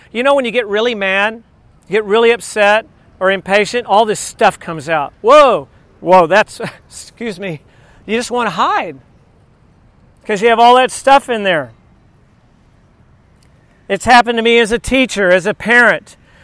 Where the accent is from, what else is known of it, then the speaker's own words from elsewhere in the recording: Texas, United States; And I know from experience being in my family growing up in Texas and just moments in our own family